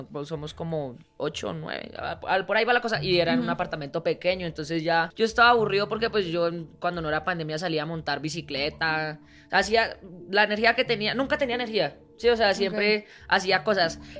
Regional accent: La Vega, Cundinamarca, Colombia; soy de La Vega, pero sí. Al lado de La Vega, que es un pueblo muy cerca a la capital de Colombia, para el que no lo conozca, queda otro pueblo que se llama San Francisco.

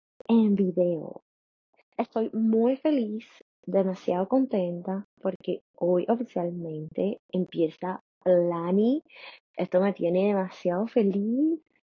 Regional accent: Colombia; no Colombia, digamos. Voy a ser muy específica. De donde yo soy, donde yo nací.

